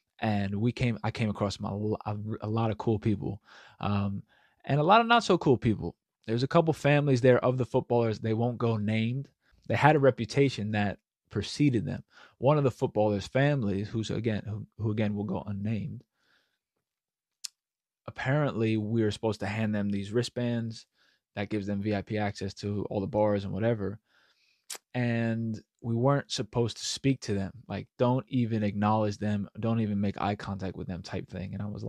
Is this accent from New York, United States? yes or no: yes; New York, United States; hey, listen … I'm from New York and I'm over here for pursuing football.